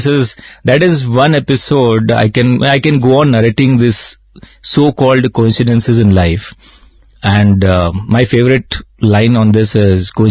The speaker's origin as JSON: {"language": "English", "town": "Mumbai", "region": "Maharashtra", "country": "India", "said": "since I come from Mumbai, I should be a good speaker"}